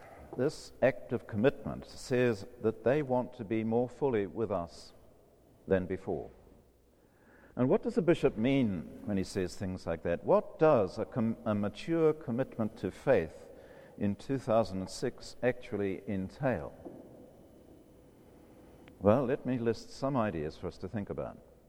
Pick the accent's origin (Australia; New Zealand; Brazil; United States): New Zealand; wondered if I happened to know him because I came from New Zealand